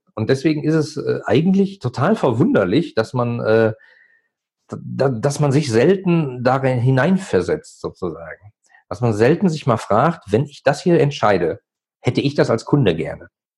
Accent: North Rhine-Westphalia, Germany; ich komme aus dem Ruhrgebiet

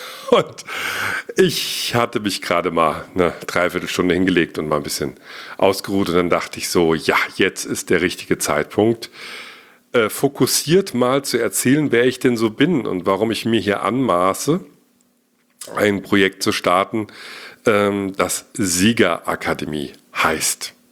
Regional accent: Giessen, Hesse, Germany; born there; Ich bin geboren 1974 in Gießen in Hessen, bin also jetzt fast 45 Jahre alt, noch nicht ganz, aber bald

